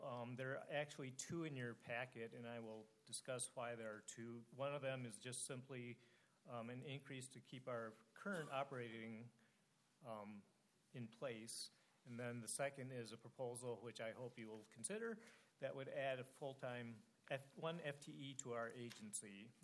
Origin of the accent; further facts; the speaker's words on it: Minnesota, United States; they, of course, have faced a vastly different experience than I've experienced growing up in Minnesota.